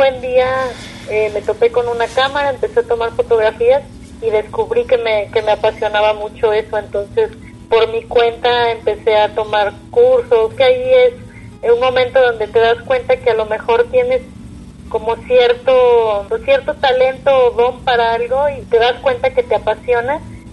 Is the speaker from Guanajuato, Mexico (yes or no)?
no; Puerto Vallarta, Jalisco, Mexico; born there; yo por ejemplo soy nacida aquí en Puerto Vallarta, soy pata salada